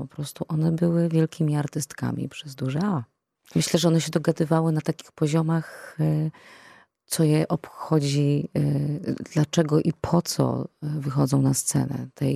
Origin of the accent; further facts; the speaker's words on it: Rzeszów, Subcarpathian Voivodeship, Poland; Jestem rzeszowianką, więc mam blisko.